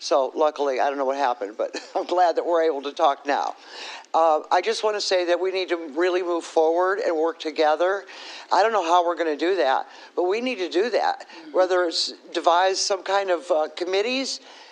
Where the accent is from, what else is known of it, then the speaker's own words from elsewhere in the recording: Ypsilanti Township, Michigan, United States; I'm from Ypsilanti Township, off of Textiles, South Miami, 2 miles from the location of the site.